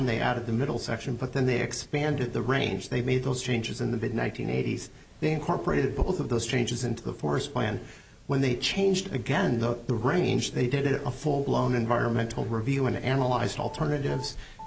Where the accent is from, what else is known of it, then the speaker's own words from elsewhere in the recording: Los Angeles, California, United States; Well, I'm from Los Angeles, Your Honor.